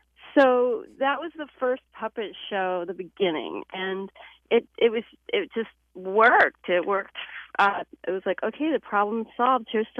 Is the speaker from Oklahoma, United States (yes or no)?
yes; Antlers, Oklahoma, United States; I grew up in Antlers, Oklahoma, and there wasn't a whole lot of things to do.